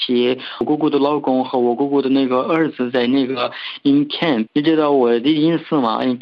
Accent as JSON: {"language": "Chinese", "region": "Xinjiang", "country": "China", "second_language": "Chinese", "said": "我是 Turkistan 人，我不是你中国人，不好意思，我现在也不喜欢那个，我也不承认我是中国人，我就是维吾尔族。"}